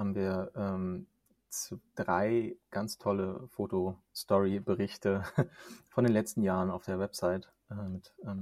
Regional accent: North Rhine-Westphalia, Germany; Findet ja in meiner alten Heimat statt, sozusagen. Bin ja in der Nähe von Düsseldorf aufgewachsen.

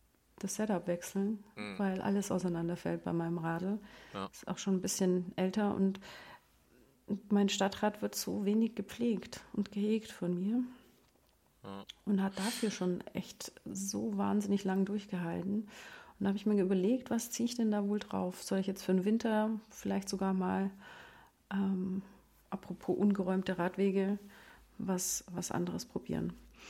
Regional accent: Bavaria, Germany; Ich komme aus dem Allgäu

